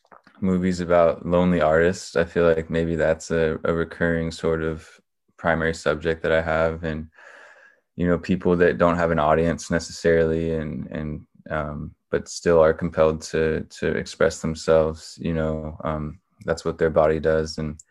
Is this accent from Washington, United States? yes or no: no; Oregon, United States; now in Berkeley, United States; I'm in Berkeley, California right now. And then I'm from Oregon, the state of Oregon. So it was cool to be able to kind of cruise through my home state